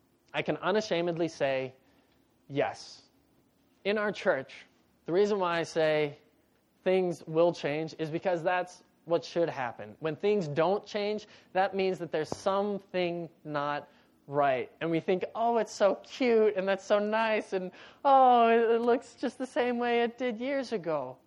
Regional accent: United States; I'm an American. And as a little boy, I think a lot of American little boys want to be a cowboy.

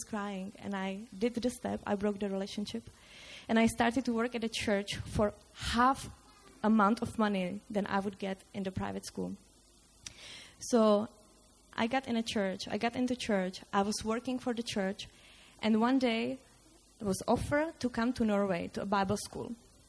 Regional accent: Czechia; English is a second language; So I'm Czech. I'm from Czech Republic. And yay! And it's been 6 years ago when I decided to follow Christ.

